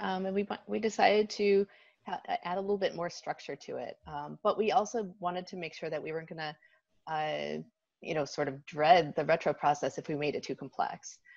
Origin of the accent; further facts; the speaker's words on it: Chicago, Illinois, United States; now in San Diego, United States; I'm also originally from Chicago, moved to San Diego